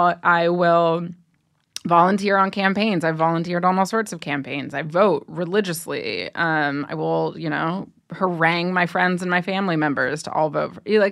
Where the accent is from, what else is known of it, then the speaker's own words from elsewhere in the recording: Ohio, United States; and I grew up in Ohio, so, mm-hmm. like, I grew up in some NASCAR, like, world